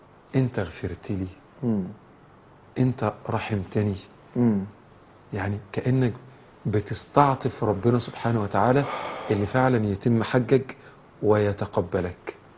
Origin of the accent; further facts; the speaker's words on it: Damietta, Damietta Governorate, Egypt; ماشي من دمياط مثلا، انا من دمياط